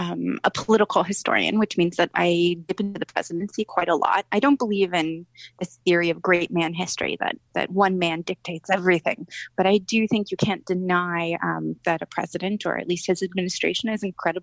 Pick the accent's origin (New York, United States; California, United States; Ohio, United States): California, United States; I'm from California. I'm a woman.